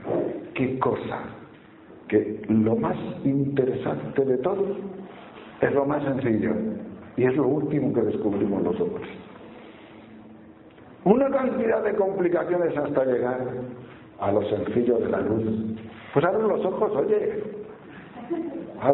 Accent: Palencia, Castile and León, Spain; Estoy hablando en Palencia, porque vengo de Palencia

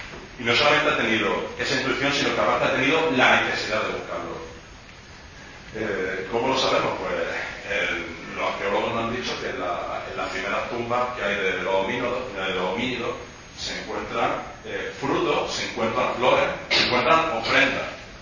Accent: Jaén, Andalusia, Spain; soy de Jaén, pero llevo ya 2 años viviendo aquí en Madrid, en Alcorcón.

